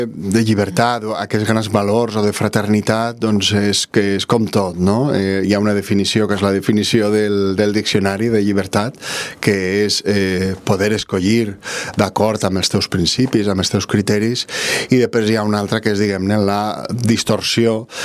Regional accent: Vila-real, Valencian Community, Spain; És un treball per a Vila-real, per al meu poble

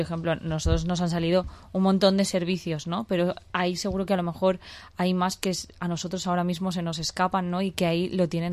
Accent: Les Alqueries, Valencian Community, Spain; que yo soy de Les Alquerías

